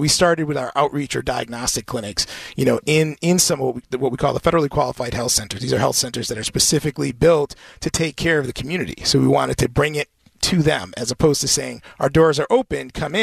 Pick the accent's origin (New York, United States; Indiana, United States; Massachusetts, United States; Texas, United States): Massachusetts, United States; Springfield; I grew up in Springfield, Mass. And my dad worked in a factory his whole life.